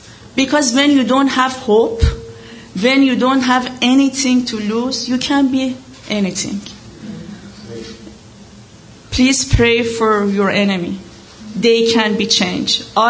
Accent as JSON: {"language": "English", "country": "Iran", "second_language": "English", "said": "Sometimes it's embarrassing for us when they ask us, where are you from? We said, Iran."}